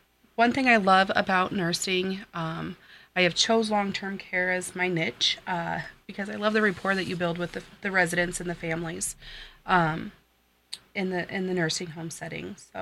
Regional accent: Butte, Nebraska, United States; also born or lived in Atkinson; A little bit about myself. I was born in Atkinson, raised in Butte, Nebraska, so I'm from around the area. Went to high school and graduated from Butte.

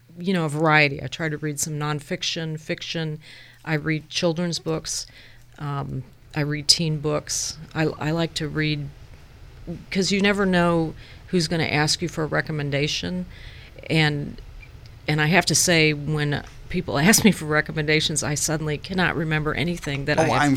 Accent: Illinois, United States; born there; I was born in Illinois.

